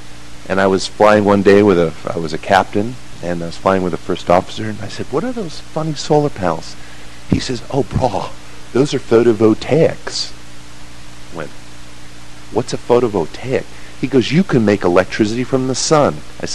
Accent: Palos Verdes, California, United States; I'm originally from Palos Verdes. I graduated Mira West High School. I went off to USC

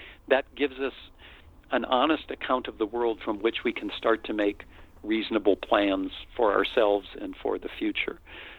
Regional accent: United States; you know, I'm white, I'm male, I'm American, I'm, you know, educated

